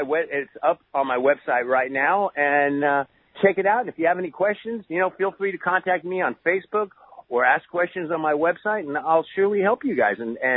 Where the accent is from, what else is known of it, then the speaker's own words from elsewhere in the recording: California, United States; growing up in SoCal, you know, we all are exposed to Asian cooking and Latin cooking and American cooking